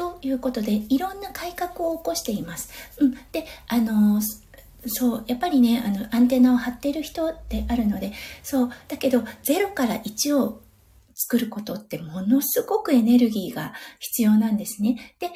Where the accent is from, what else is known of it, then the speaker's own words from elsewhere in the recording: Tohoku, Japan; now in Australia; そして私、東北出身なんですけれども、私自身も、はい、オーストラリアの冬を本当に寒いな、といったような感じがします。